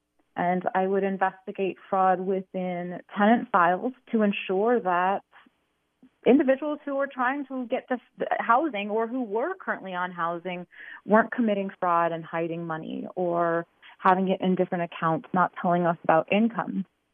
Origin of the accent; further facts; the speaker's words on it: Arizona, United States; I was born and raised in Arizona.